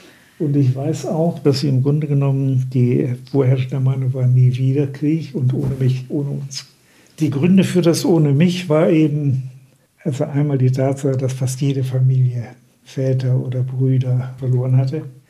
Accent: Germany; gerade wir als Deutschen und mit unserer Vergangenheit sollten wir jetzt einen klaren Schnitt machen

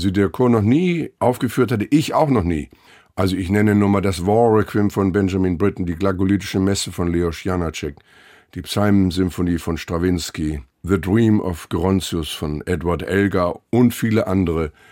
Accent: Lübeck, Schleswig-Holstein, Germany; born there; Ich bin gebürtiger Lübecker.

